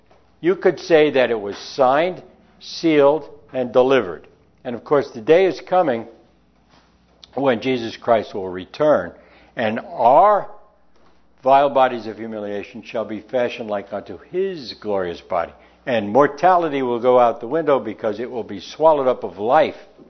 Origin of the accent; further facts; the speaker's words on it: New York City, New York, United States; accent: New York City; You know, I'm from the East Coast. I'm from New York. So I was born in New York City.